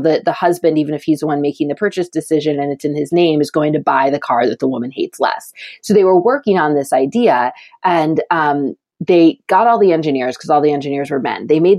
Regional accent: Michigan, United States; I'm from Michigan. And so the big three automakers are way heavy on all of our minds there.

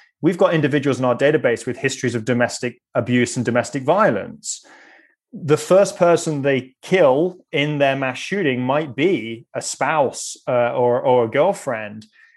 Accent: United Kingdom; accent: British; And of course, I say this in my British accent, having gone through the British education system, but I just cannot imagine any other country being okay

